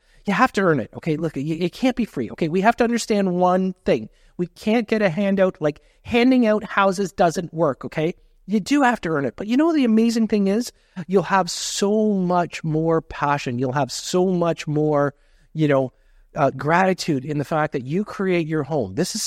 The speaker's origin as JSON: {"language": "English", "country": "Canada", "said": "is that being a Canadian, does anybody remember what that is?"}